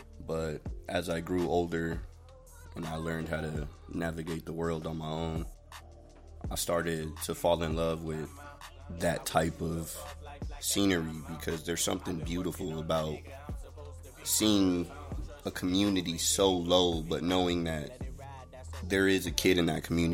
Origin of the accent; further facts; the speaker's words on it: Salt Lake City, Utah, United States; Growing up in Salt Lake, I've had a lot of different experiences.